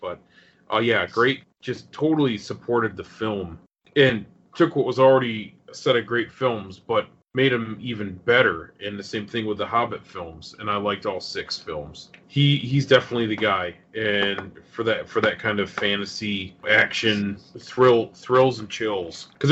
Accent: New York, United States; because I grew up in New York where it's always gray and cloudy and raining.

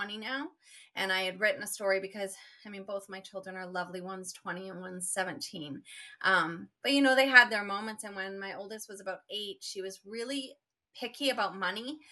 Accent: Vancouver, British Columbia, Canada; I go to this writing conference every year in Surrey, which I'm from Vancouver, BC.

